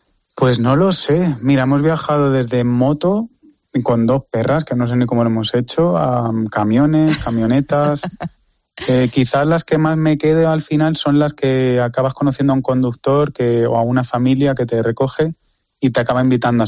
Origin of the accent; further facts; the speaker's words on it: Spain; soy de España